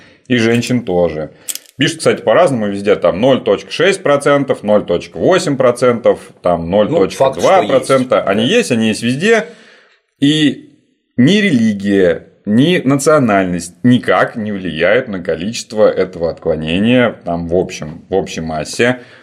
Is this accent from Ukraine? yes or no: no; Belgorod, Belgorod Oblast, Russia; Например, если по моему родному городу Белгороду, как у нас говорят